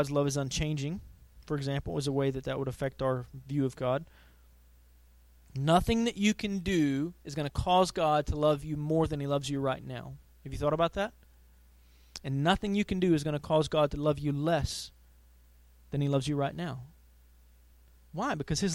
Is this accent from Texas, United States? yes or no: yes; Texas, United States; I grew up in East Texas